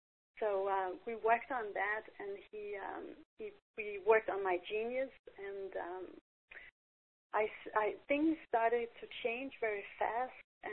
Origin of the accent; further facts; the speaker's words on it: Copenhagen, Capital Region of Denmark, Denmark; English is a second language; I'm from Copenhagen in Denmark. It's part of Northern Europe.